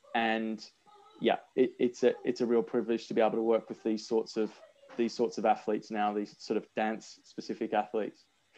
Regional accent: Australia; accent: Australian; moved away as an adult; now in United Kingdom; I'm Australian, if you can tell from my accent still. And I grew up in Australia, did all my education and training in Australia, and worked in Australia for about 5 years as a physio before moving to the UK.

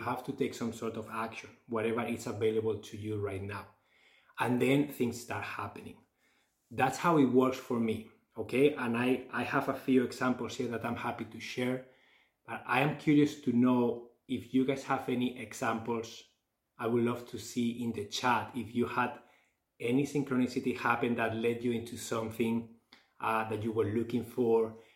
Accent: Barcelona, Catalonia, Spain; moved away as an adult; also born or lived in Canada; I'm new to the city. I am from Barcelona, but lived in Canada for 10 years.

